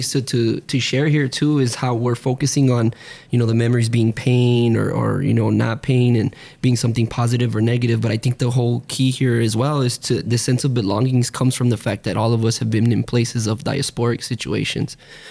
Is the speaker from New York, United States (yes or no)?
no; El Paso, Texas, United States; Somebody born and raised in El Paso, we don't really see the outside world as much as we do while we live here.